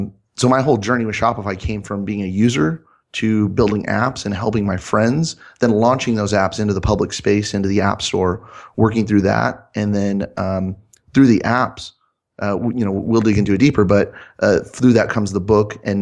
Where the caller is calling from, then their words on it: Redlands, California, United States; I'm in Redlands, California, so 60 miles east of Los Angeles.